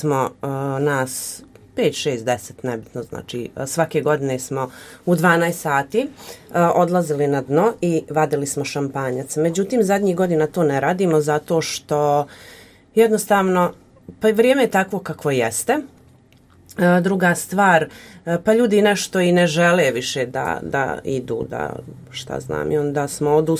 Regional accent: Sarajevo, Federation of Bosnia and Herzegovina, Bosnia & Herzegovina; now in Brčko, Bosnia and Herzegovina; Ja sam inače dijete iz Sarajeva i nije me nešto privlačila ljubav prema rijeci, prema vodi, jel? To je bila Miljacka i to je to.

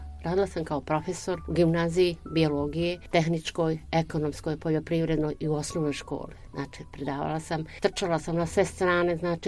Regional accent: Brčko, Brčko District, Bosnia & Herzegovina; ja sam rođena u Brčkom još davne 51. godine i ovdje sam završila osnovnu školu Jelenka Vočkić, završila sam gimnaziju Vaso Pelagić.

